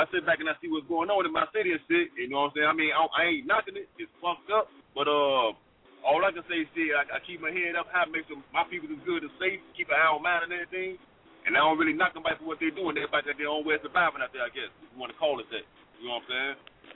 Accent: Chicago, Illinois, United States; I'm from Chicago, Illinois, man.

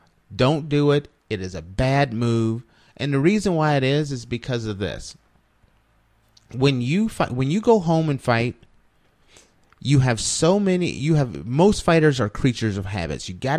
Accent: Ohio, United States; Ohio. I grew up in Ohio, and it is a big deal.

